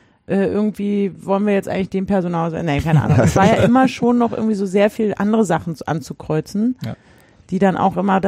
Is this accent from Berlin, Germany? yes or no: yes; Berlin, Germany; So als Berlinerin.